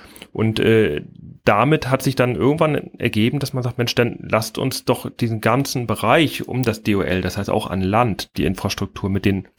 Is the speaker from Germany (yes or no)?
yes; Kühlungsborn, Mecklenburg-Vorpommern, Germany; Also ich bin in Kühlungsborn aufgewachsen, bin Wassersportler schon immer gewesen durch und durch